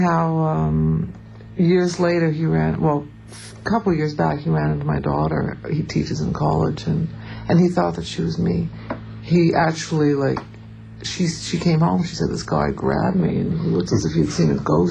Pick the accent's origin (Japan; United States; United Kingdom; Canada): Canada; We're from Canada, we're slow.